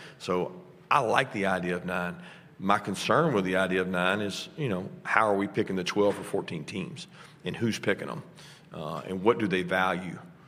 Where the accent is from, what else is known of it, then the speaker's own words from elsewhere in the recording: Georgia, United States; I grew up in Southwest Georgia, where, you know, it's easier to get to Auburn than it was Georgia from where I lived.